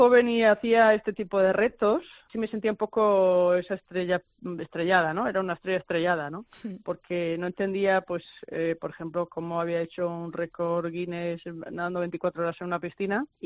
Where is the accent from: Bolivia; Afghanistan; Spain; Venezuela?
Spain; Puertollano, Castilla-La Mancha; born there; lo de la piscina de Puerto Llano, que es de la ciudad donde yo nací